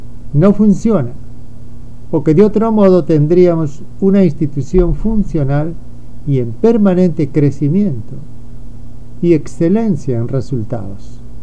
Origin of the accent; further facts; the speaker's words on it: Peru; cuando fue creada la seguridad social en mi país, Perú